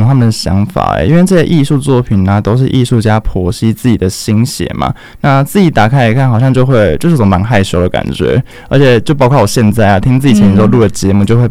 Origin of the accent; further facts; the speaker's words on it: Taiwan; 我很开心，成长在台湾这片音乐产业发展非常成熟而且多元的土地哦